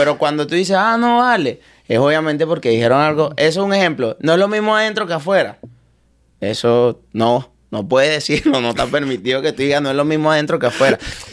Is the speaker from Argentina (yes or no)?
no; Valencia, Carabobo, Venezuela; Que yo soy de Valencia. Y sé que Valencia tiene una fama extraña.